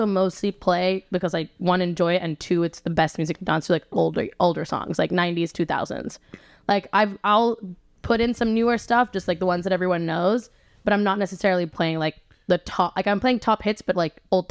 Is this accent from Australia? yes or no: no; United Kingdom; accent: British; my British accent comes out when I say A words.